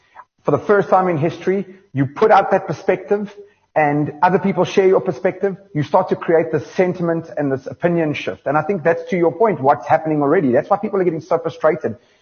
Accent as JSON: {"language": "English", "country": "South Africa", "said": "I'm just a South African citizen."}